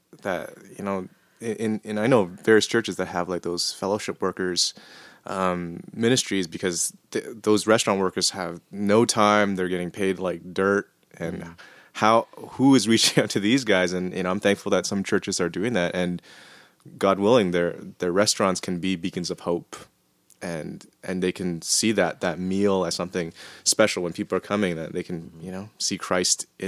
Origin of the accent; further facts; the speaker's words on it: Canada; sometimes people think being Canadian, oh yeah, multiculturalism, you know, we're already there.